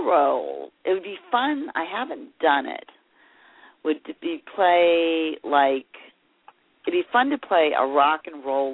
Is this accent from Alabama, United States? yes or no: no; Iowa, United States; Demonica, which I did in my home state of Iowa